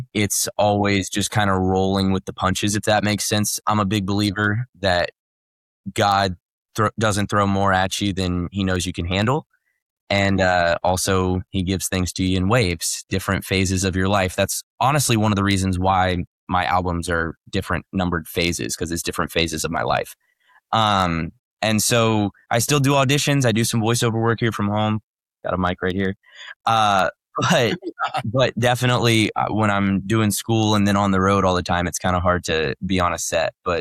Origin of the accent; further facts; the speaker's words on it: Nashville, Tennessee, United States; So I'm born and raised in Nashville. I grew up on the west side of Nashville. My parents still have my childhood home there.